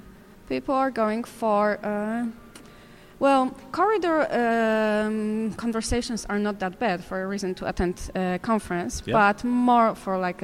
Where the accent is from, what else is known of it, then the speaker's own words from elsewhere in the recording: Poland; now in London, United Kingdom; I'm originally from Poland. Uh-huh. Now I'm living in UK in London.